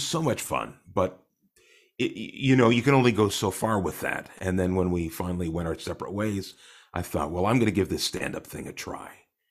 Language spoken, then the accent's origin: English; Winnipeg, Manitoba, Canada; born there; I was born in Winnipeg, Manitoba.